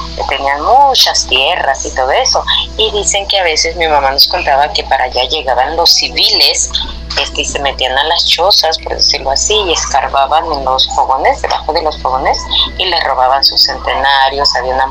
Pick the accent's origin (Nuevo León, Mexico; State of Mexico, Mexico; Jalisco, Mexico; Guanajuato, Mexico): Guanajuato, Mexico; Nosotros somos originarios de Guanajuato.